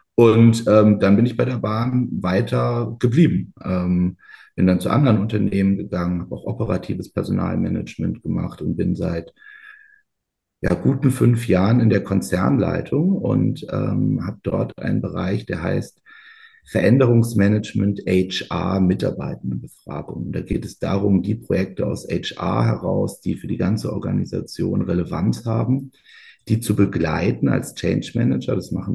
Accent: Freiburg, Baden-Württemberg, Germany; ich bin in Freiburg aufgewachsen.

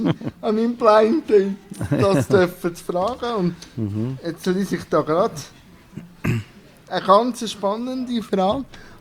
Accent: Switzerland; Ich komme aus dem Kanton Schweiz

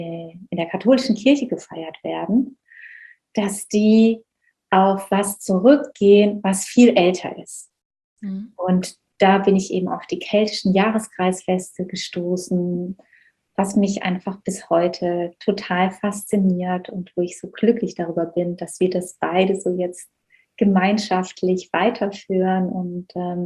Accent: Baden-Württemberg, Germany; Ich bin im Schwarzwald groß geworden und im Kreise von einer sehr, sehr großen Verwandtschaftsfamilie.

